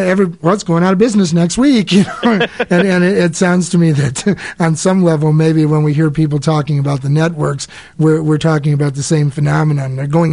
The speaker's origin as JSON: {"language": "English", "town": "Chicago", "region": "Illinois", "country": "United States", "tie": "born or raised there", "said": "I grew up in Chicago, and I remember throughout my years living there"}